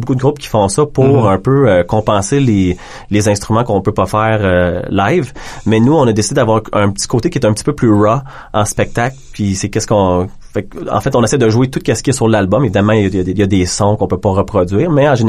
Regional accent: Montreal, Quebec, Canada; moi et …, on est de Montréal.

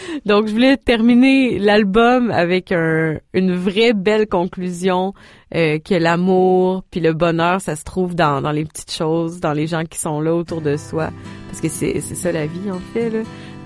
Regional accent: Sainte-Anne-de-la-Pérade, Quebec, Canada; Moi, je suis née à Sainte-Anne-de-la-Pérade, dans le coin de Trois-Rivières, donc j'ai grandi là.

